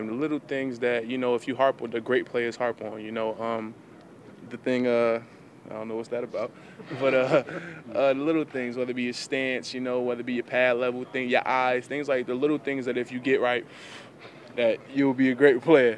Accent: Queens, New York, United States; I'm not from Flushing. I'm from Jamaica, Queens.

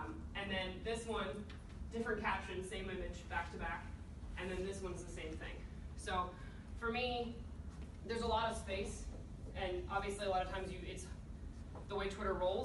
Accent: Atlanta, Georgia, United States; I'm from Atlanta, so it's been a rough go at things.

